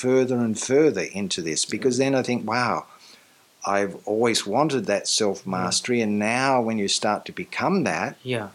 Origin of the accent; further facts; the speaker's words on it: Australia; born there; I'm born in Australia, but I'm from the same place as all souls.